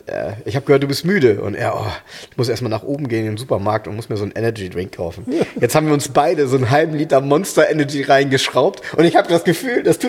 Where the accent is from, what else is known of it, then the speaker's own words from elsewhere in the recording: Germany; da gehst du hin so als Deutscher